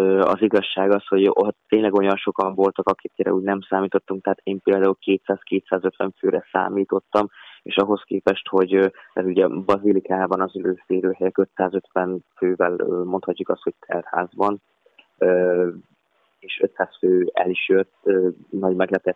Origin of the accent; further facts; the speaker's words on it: Szabolcs-Szatmár-Bereg, Hungary; most Szabolcs-Szatmár-Bereg megyébe, az én szülőföldemre megyünk